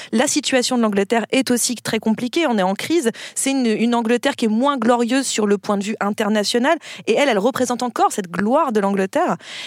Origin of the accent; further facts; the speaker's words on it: France; en tant que Français, on a un petit peu une petite fascination supplémentaire pour la famille royale britannique